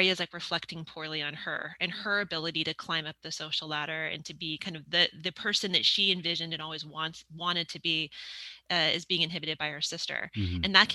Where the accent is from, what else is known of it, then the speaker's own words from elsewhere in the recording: Bellbrook, Ohio, United States; now in Los Angeles, United States; No, I grew up in Bellbrook. My whole family, like from like 18,000 generations back, is from, I was born in Kettering Hospital and yeah.